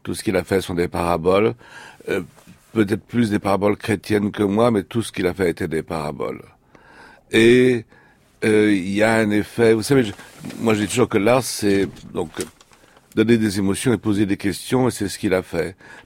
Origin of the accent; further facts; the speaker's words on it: France; born there; Naturellement, je suis né en France et j'aime les croissants et lire les journaux en français.